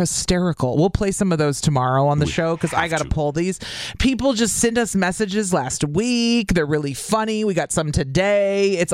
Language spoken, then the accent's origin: English; United States; Like growing up near St. Louis, I know it has the Arch.